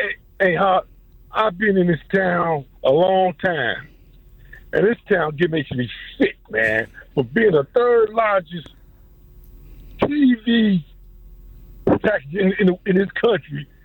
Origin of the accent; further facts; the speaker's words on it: Chicago, Illinois, United States; I've been a White Sox fan. I grew up on the South Side.